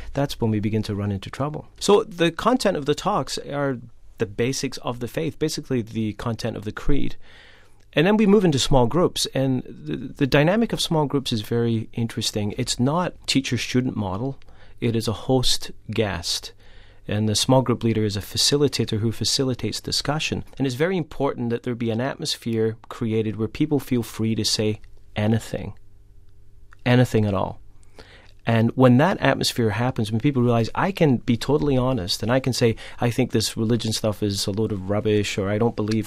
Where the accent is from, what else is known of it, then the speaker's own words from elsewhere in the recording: Scotland, United Kingdom; I'm originally from Scotland, and there was lots of posh London accents